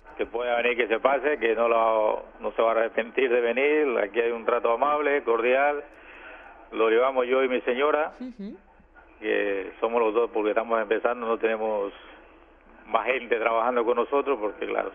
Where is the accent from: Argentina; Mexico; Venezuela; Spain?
Spain; Sabadell, Catalonia; de hecho yo vengo de Sabadell